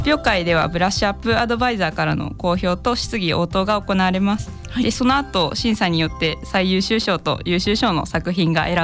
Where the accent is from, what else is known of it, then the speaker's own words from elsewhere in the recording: Kitakyushu, Fukuoka, Japan; 私は福岡県の北九州市出身なんですけど、